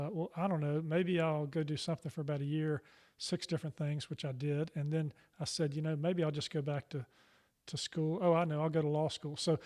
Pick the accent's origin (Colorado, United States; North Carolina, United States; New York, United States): North Carolina, United States; Charlotte; also born or lived in Chapel Hill; I was born in Chapel Hill, came to Charlotte, grew up here, went to public schools, went up to Davidson and Wake Forest Law School, and then came back and practiced law here in Charlotte as a trial lawyer for 35 years.